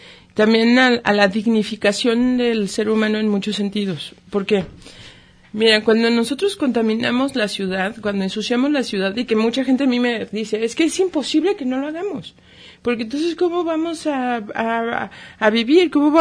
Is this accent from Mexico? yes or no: yes; Mexico